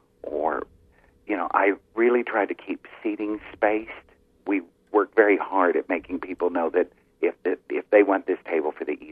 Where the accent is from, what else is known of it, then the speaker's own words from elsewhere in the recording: Oklahoma, United States; also born or lived in South Florida; I had moved back here. I was from Oklahoma, but I had moved back from South Florida.